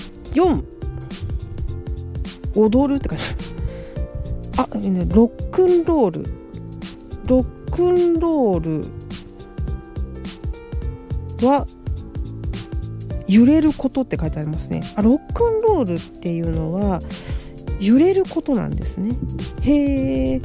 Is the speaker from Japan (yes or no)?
yes; Suzuka, Mie, Japan; accent: Mie dialect; now in Tokyo, Japan; よろしくお願いいたします。三重県鈴鹿市出身で、そうです、鈴鹿サーキットの鈴鹿市出身です。東京に来て3年、三重弁のあまりは抜けないんですけども、ただいま東京で役者として頑張っています。